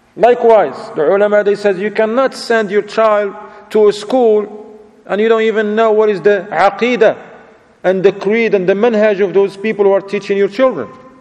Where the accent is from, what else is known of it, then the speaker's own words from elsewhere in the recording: Morocco; Go to your people, like, I'm from Morocco.